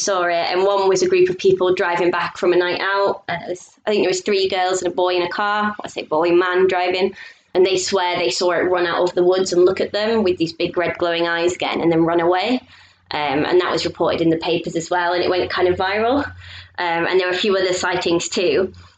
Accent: Beverley, Yorkshire and the Humber, United Kingdom; And I'm actually from Beverley, which is a small town near Hull.

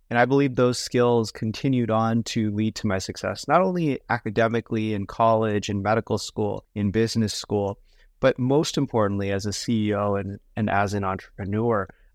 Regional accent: Las Vegas, Nevada, United States; I grew up in Las Vegas, Nevada, not exactly known for its excellent education system. So I went to public school there.

